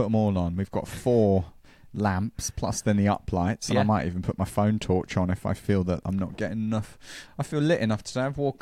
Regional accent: Cardiff, Wales, United Kingdom; From my hometown of Cardiff. We'll play you some nice music. Have a chat from Bloody Wales. Make sure you're tuning in. In case you forgot, I'm from Bloody Wales.

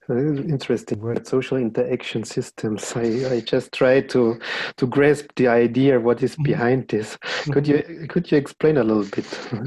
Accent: Austria; from Austria, and my guest today is Martin Glanert from Germany.

